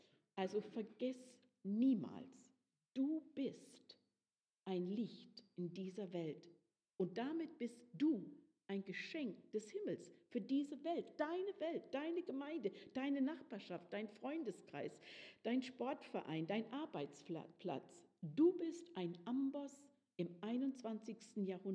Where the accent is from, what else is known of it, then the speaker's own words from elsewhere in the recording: Canada; Ein Sänger aus meinem Heimatland Kanada